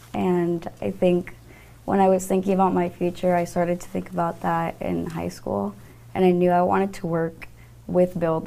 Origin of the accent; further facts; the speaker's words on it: Carson City, Nevada, United States; Growing up in Carson City, you don't have the high-rise buildings, you don't have that kind of skyline.